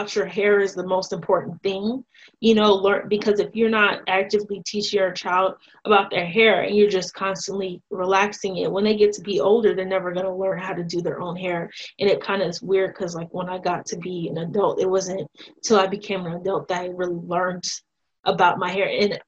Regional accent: Tucson, Arizona, United States; And living in Tucson and growing up in Tucson, there's just not a lot of, in that particular city, places where you can go to get your hair taken care

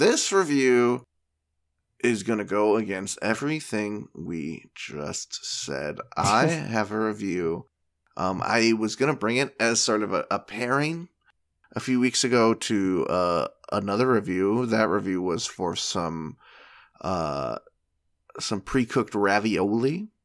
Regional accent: United States; As an American boy, I always pictured or heard Germany as a place where you could just show the boobies on the TV.

